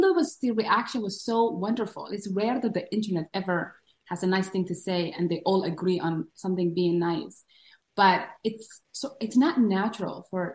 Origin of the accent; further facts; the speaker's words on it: Somaliland, Somalia; I'm from Somaliland and my housemate is from the Netherlands.